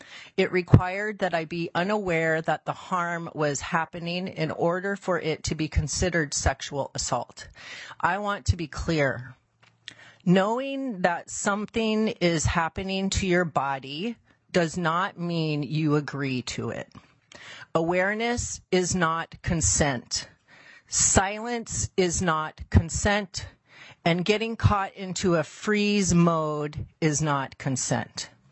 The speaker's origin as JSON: {"language": "English", "town": "Juneau", "region": "Alaska", "country": "United States", "tie": "born or raised there", "said": "I was born and raised here in Juneau, one block up from the state capitol building, and I used to play in the parking lot as a child."}